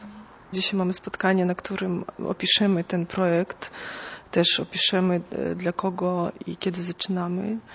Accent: Belarus; now in Poland; Tak, jestem z Białorusi

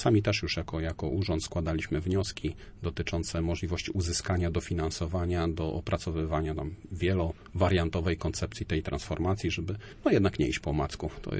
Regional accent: Pomeranian Voivodeship, Poland; ja sam osobiście pochodzę z Kociewia, przyszedłem tutaj na ten teren napływowo, a to dlatego, że wcześniej byłem też oficerem Wojska Polskiego, służyłem w Siłach Powietrznych jako nawigator. Tu mnie skierowano do pracy i tu zapuściłem korzenie.

